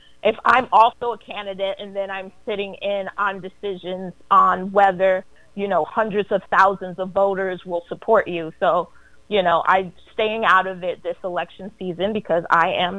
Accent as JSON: {"language": "English", "region": "New York", "country": "United States", "moved": "yes", "said": "So I am originally from New York, like a lot of people that live here in Florida now."}